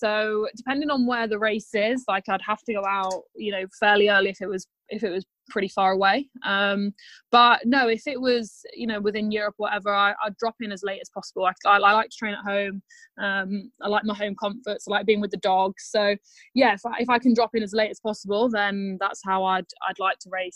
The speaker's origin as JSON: {"language": "English", "country": "United Kingdom", "said": "And, you know, it's pretty difficult being a Brit female."}